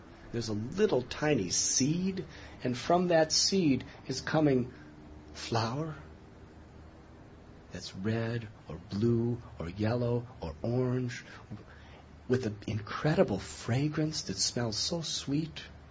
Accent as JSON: {"language": "English", "town": "Chicago", "region": "Illinois", "country": "United States", "tie": "born or raised there", "said": "I was brought up in Chicago, north of Chicago. And I remember as a youth in the winter, how much snow."}